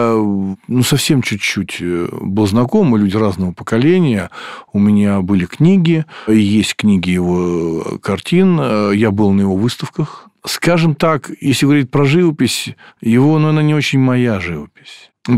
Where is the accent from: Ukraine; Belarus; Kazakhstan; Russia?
Russia; я человек православный, и мне это все очень интересно, и я как россиянин там, из Советского Союза